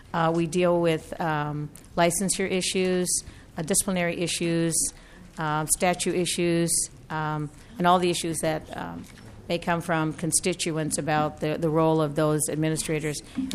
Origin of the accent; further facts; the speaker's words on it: New Orleans, Louisiana, United States; now in Minnesota, United States; I'm not a native Minnesotan. I'm from New Orleans, Louisiana. I came here 40 years ago, and I now call Minnesota home.